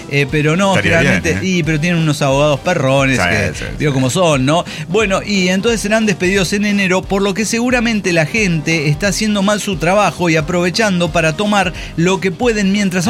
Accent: La Paz, Baja California Sur, Mexico; de La Paz, Baja California.

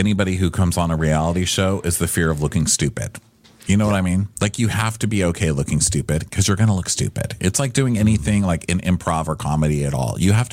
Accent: Scotland, United Kingdom; It's like asking a Scottish decky why he's got a bruise. Of course I've got a bruise. I'm a Scottish decky.

